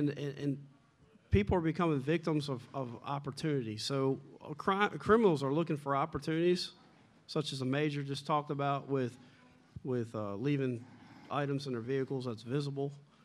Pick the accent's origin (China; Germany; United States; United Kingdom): United States; Baltimore, Maryland; I came here from Baltimore, Maryland.